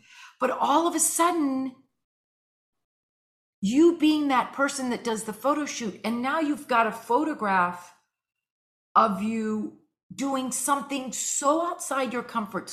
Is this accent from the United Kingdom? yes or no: no; Cuba; I'm Cuban and Catholic. I grew up very steeped in Catholicism, and my mother's Cuban.